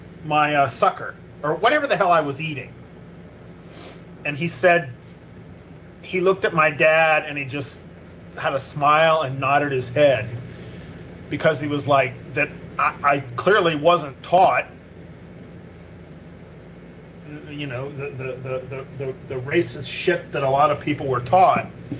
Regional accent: Ohio, United States; You know, growing up in West Central Ohio, I feel like I should have heard that stuff, and I'm kind of wondering why I didn't.

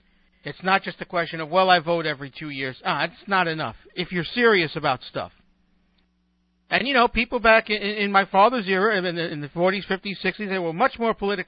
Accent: Brooklyn, New York, United States; For example, when I was growing up in Brooklyn, I don't even remember what our area code was

